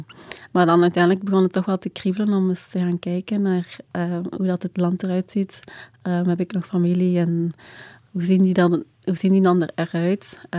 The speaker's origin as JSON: {"language": "Dutch", "country": "Rwanda", "said": "Wij willen er samen als Rwandees iets moois van maken"}